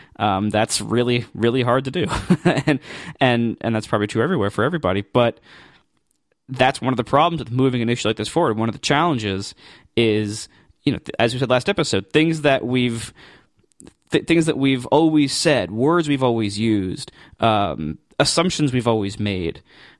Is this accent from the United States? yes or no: yes; United States; obviously, I'm American and I take the very US-centric view because simply that's where I am and what I know most about.